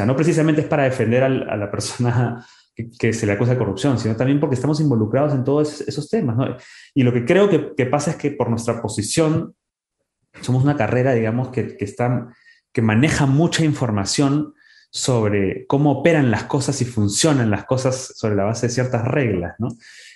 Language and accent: Spanish; Peru; al menos en mi país, en Perú